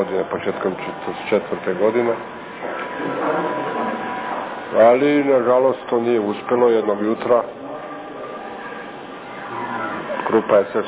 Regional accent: Prizren, Prizren District, Kosovo; moved away; Ja sam rođen ovdje u Prizrenu, živo tamo u stvari do kapitulacije Italije 43. godine.

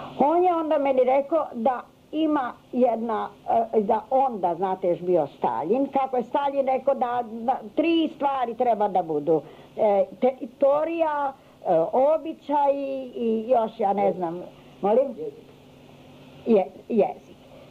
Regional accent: Croatia; born there; first language Hungarian; Serbian is a second language; Ja sam rođena u Hrvatskoj, ja Hrvatska nisam. Ja sam, moj materinji jezik je mađarski

